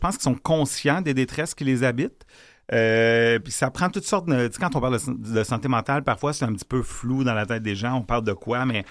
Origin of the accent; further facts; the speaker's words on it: Quebec, Canada; C'est-tu juste chez nous au Québec?